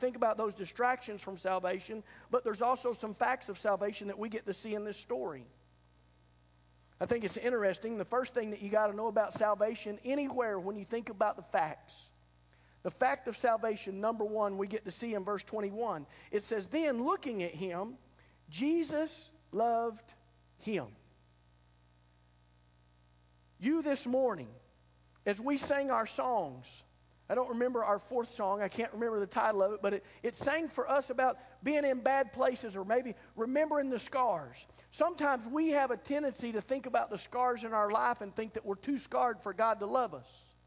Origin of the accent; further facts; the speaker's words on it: United States; We're pretty proud to be Americans, aren't we?